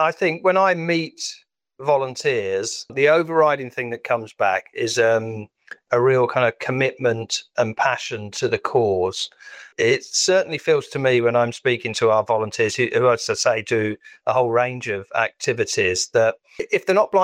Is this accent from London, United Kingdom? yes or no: no; East Midlands, United Kingdom; when I was a bit of a troublesome young person growing up in Northamptonshire